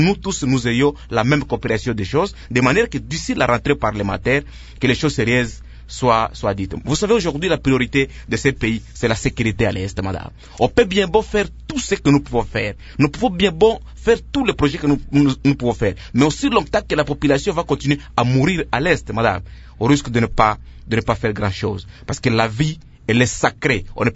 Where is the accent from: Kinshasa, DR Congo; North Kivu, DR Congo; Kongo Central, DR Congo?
North Kivu, DR Congo; Mais chez nous, à l'Est, dans la province de Nord-Kivu, dans la province de l'Ituri, on ne parle pas de la gratuité.